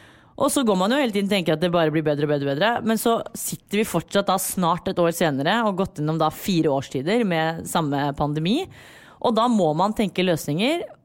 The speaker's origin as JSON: {"language": "Norwegian", "country": "Iran", "said": "hvorfor skal jeg stå på en pydestall og skrike jeg er iraner, jeg er perser"}